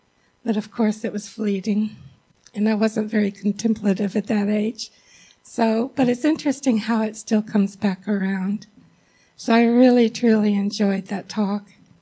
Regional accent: South Bend, Indiana, United States; I grew up in South Bend, Indiana. And when you live in the Great Lakes region, you get a lot of snow.

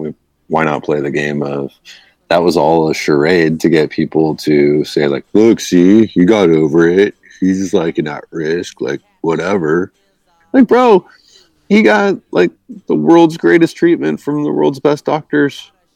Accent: United States; As an American that like has a lot of family abroad, you know, like firstborn American, it's pretty damn embarrassing

